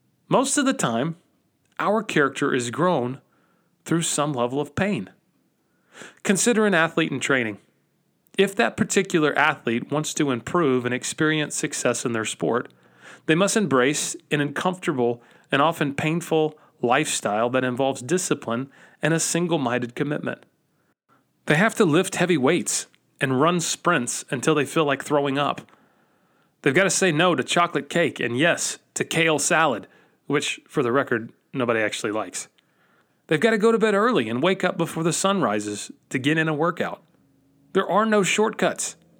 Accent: Georgia, United States; I grew up in Georgia in the 1990s. Pretty much everyone I knew growing up was a diehard Atlanta Braves fan.

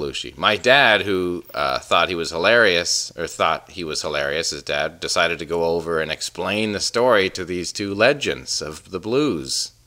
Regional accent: Kingston, Ontario, Canada; Growing up in Kingston, specifically Sydenham, which is about 20 kilometers north of the city, that's a small village of about 500 folks.

